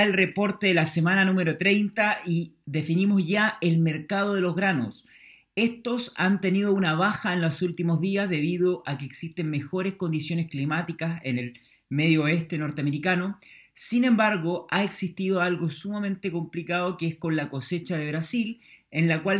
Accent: Chile; Yo soy chileno

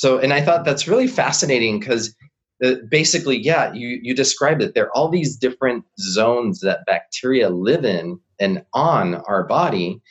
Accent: Miami, Florida, United States; I could have easily stayed in Miami, which was my hometown.

